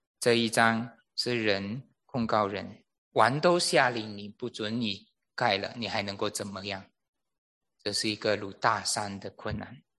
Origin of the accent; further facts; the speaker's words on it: Malaysia; 我在这个我从小在马来西亚的